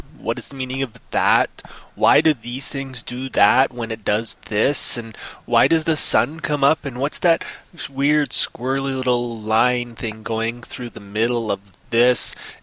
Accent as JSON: {"language": "English", "country": "Canada", "said": "I'm a Canadian, eh?"}